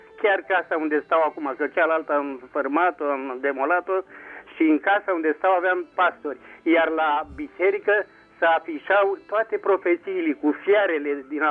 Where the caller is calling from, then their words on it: Zimnicea, Teleorman, Romania; din Zimnicea